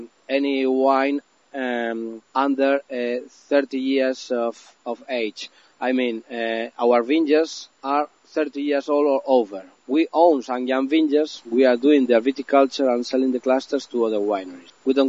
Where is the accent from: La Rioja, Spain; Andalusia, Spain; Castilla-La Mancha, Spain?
La Rioja, Spain; English is a second language; They come from Barcelona, but they rely on us. We are from Rioja, the technical team.